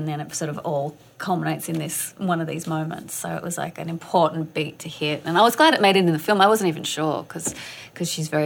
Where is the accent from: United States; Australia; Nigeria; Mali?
Australia; I'm from Australia, so the films I grew up doing are all like that.